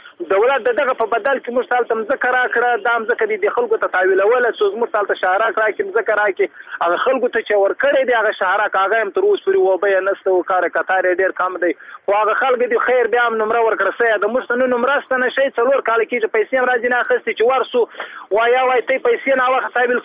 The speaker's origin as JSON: {"language": "Pashto", "town": "Muqur", "region": "Badghis", "country": "Afghanistan", "said": "زه خپل د بادغیس ولایت د مقر د ولسوالۍ یم."}